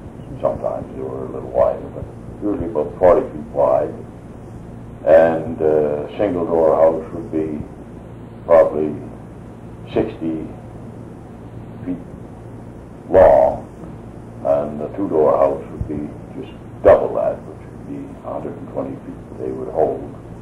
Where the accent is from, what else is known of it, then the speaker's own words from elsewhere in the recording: Prescott, Arizona, United States; also born or lived in Ashland; I was born in Ashland, but my father moved to Prescott when I was about 4 years old, and I was educated. Prescott schools, went to the grammar school there, the old training school, then through high school in Prescott.